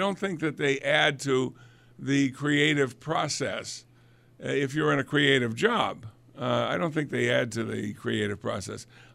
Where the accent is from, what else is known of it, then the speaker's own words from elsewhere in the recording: New England, United States; Vermont. Yeah, Vermont. I'm from New England. I should know about Vermont.